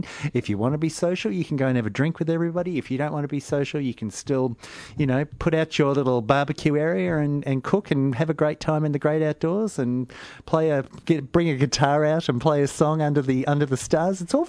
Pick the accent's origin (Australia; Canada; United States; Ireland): Australia; Port Arlington, Victoria; I come from Port Arlington, which is this tiny coastal town in Victoria.